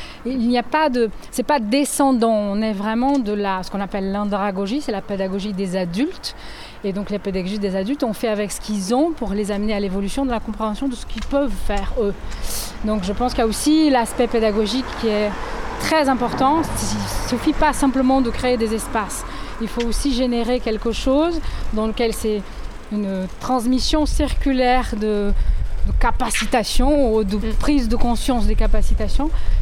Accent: Brazil; French is a second language; now in Lille, France; en arrivant à Lille, je viens du Brésil

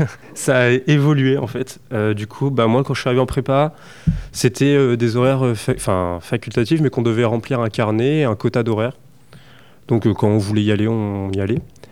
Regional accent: Caen, Normandy, France; Donc, moi, je viens de Caen.

